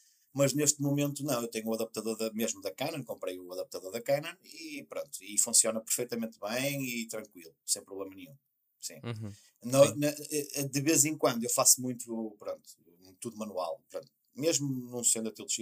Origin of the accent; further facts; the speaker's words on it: North, Portugal; a malta cá de cima tem o sotaque que nós temos, não é? Mas eu, se calhar, exagero porque tenho muito, muito, muito, eu sei.